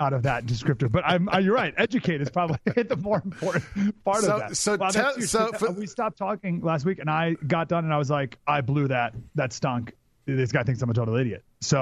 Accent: Syracuse, New York, United States; I grew up in Syracuse, New York. I was a swimmer my whole life.

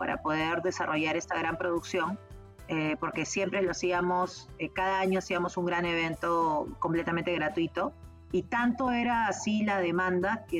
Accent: Peru; yo soy peruana

